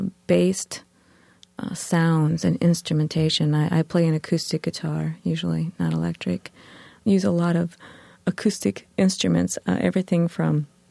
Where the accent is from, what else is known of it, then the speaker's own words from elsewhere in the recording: Elkhart, Indiana, United States; I'm from Indiana. Okay. I grew up in northern Indiana, little factory town, Elkhart, kind of mid-state, right at the Michigan line.